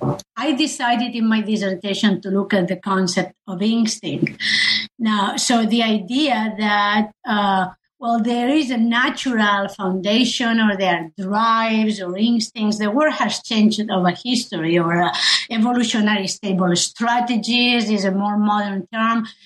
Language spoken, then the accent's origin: English; Spain; I come from Spain.